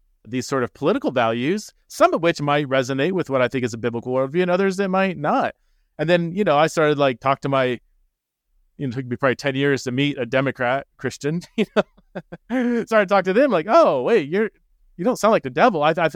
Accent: United States; I was raised in America in a conservative evangelical church, and that was just the air I breathed, you know.

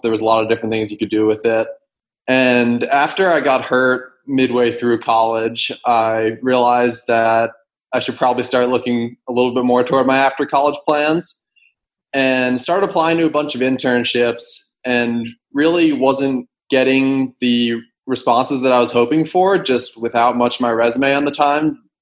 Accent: Keene, New Hampshire, United States; Yeah, so originally I'm from Keene, New Hampshire

